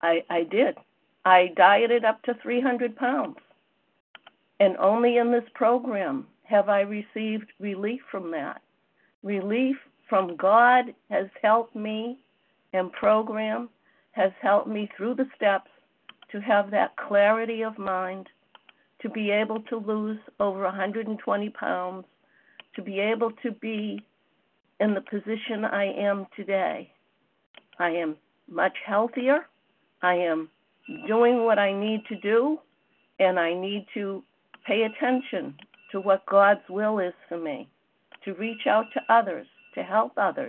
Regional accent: Massachusetts, United States; I'm from Massachusetts.

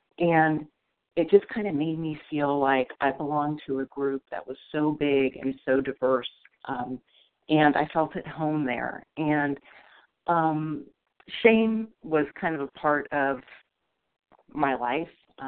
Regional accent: California, United States; from California.

